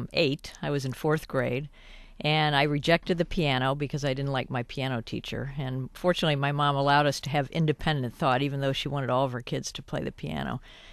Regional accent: Akron, Ohio, United States; also born or lived in New York City, United States; I grew up in Akron, Ohio. Actually born in New York City, but my parents moved to Ohio when I was 2.5.

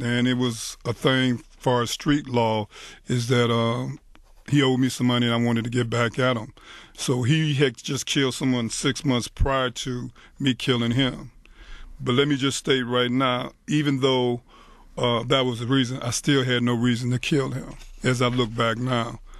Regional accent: Highland Park, United States; I grew up in Highland Park from a family of 10.

